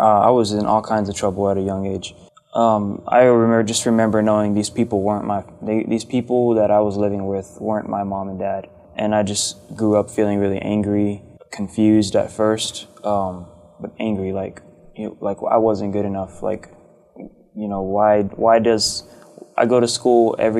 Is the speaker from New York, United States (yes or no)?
no; Texas, United States; I grew up in CPS. I was born and raised in Texas.